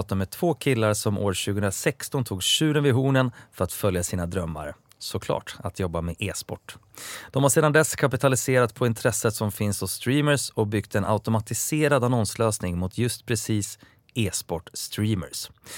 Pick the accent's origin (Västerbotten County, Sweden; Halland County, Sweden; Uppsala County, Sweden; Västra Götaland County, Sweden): Uppsala County, Sweden; Uppsala; Det är min hemstad också